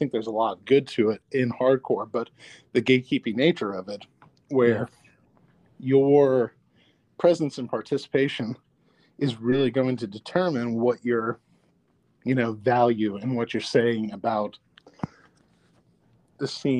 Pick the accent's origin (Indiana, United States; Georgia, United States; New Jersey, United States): Georgia, United States; I've seen metalcore bands, like Christian metalcore bands growing up in Georgia